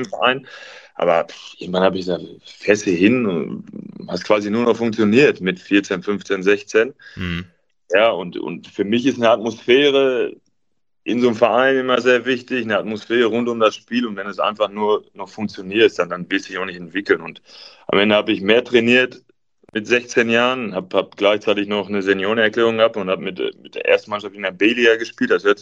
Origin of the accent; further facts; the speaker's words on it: Ehringhausen, North Rhine-Westphalia, Germany; Gespielt und groß geworden bin ich nur in Ehringhausen.